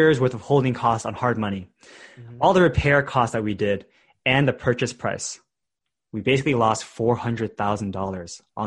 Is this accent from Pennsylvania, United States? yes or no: no; California, United States; I grew up in the Bay Area in a different city